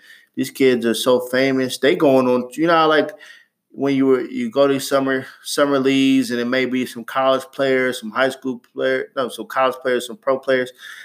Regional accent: Ohio, United States; I'm from Ohio, where high school sports are very important.

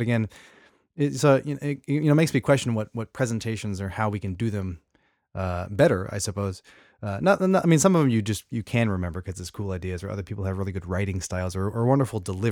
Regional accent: Texas, United States; I'm from Texas and I've never been to Santa Fe.

